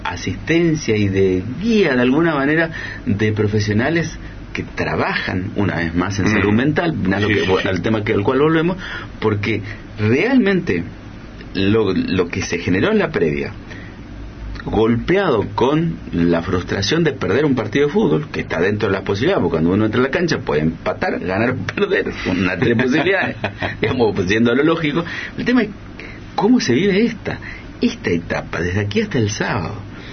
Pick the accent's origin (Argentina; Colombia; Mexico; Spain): Argentina; buena parte de esta manera de ser de nosotros como argentinos